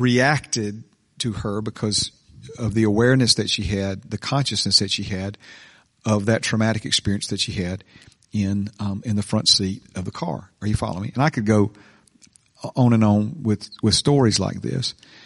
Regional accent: Hueytown, Alabama, United States; where I grew up there on Rose Hill Circle in Hueytown

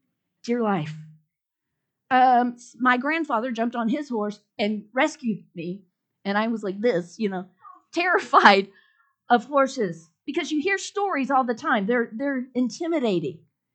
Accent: Dallas, Texas, United States; accent: twang; Anyway, I have a twang because I grew up in Texas. And yes, yeehaw's right. Yeah, yeah. I grew up like in Dallas area. And then we moved, when I was about 9, we moved up north to the farm.

